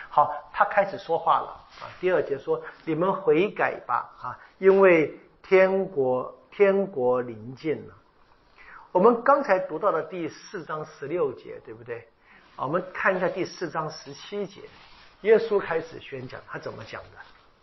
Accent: Taiwan; 对我们台湾人怎样？讲一下，对不对？

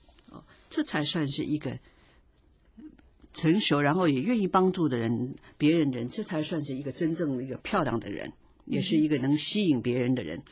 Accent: China; 所以我们尤其是我们中国人不太容易去夸赞别人

